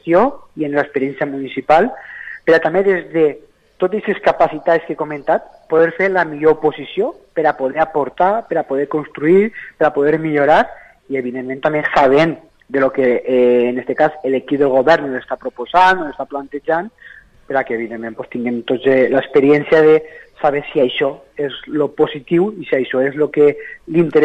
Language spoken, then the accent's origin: Catalan; Alcora, Valencian Community, Spain; la gran sort de poder tornar a continuar sent l'alcalde del meu poble